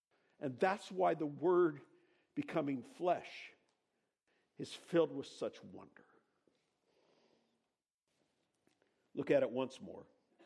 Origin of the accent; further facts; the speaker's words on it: California, United States; you know, we're from California, we're proud of our scenery, right?